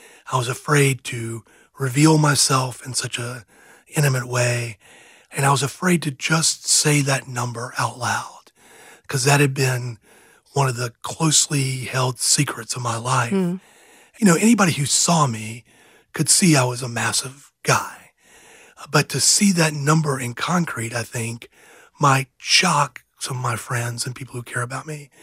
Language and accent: English; Georgia, United States; Yeah, I grew up in a Deep South family.